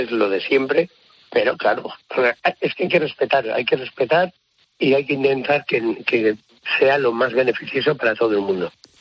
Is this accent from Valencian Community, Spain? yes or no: yes; Valencian Community, Spain; Fíjate que somos valencianos.